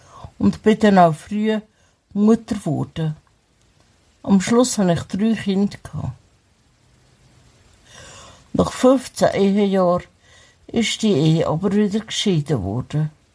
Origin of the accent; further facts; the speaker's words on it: Switzerland; born there; Ende 1966 bin ich in der Schweiz geboren und zur Adoption freigegeben worden und bin dann in einem behüteten Elternhaus aufgewachsen.